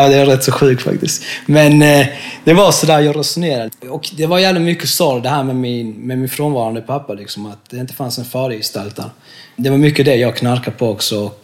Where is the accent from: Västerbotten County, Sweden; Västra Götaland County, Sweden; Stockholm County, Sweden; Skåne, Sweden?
Skåne, Sweden; accent: Scanian; Och då flyttade min mamma med oss då till Skåne. Jag har två systrar med. Och därför jag snackar skånska.